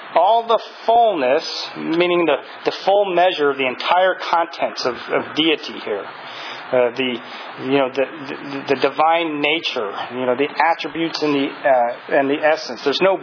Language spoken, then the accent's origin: English; California, United States; But I think back when I was a kid, and so I grew up in the Bay Area, you know